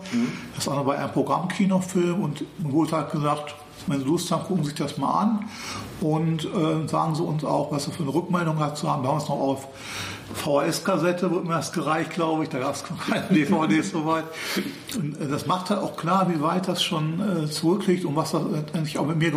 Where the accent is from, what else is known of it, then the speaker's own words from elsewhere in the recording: Dortmund, North Rhine-Westphalia, Germany; ich komme ursprünglich aus Dortmund